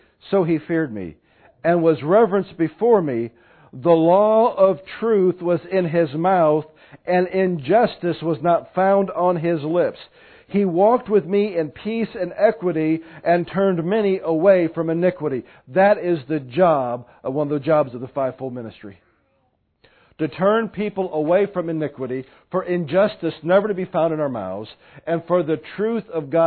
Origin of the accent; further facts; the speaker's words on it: United States; And we're so American.